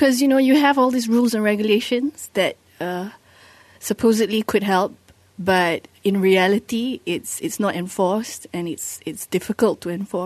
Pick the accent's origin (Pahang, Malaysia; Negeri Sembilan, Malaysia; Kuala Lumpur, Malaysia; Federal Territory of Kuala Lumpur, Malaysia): Pahang, Malaysia; Fraser's Hill; Yes. I grew up in Fraser's Hill.